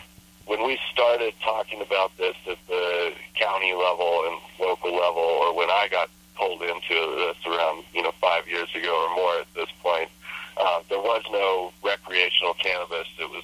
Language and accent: English; Santa Cruz, California, United States; I grew up in Santa Cruz, so I've always been exposed to cannabis.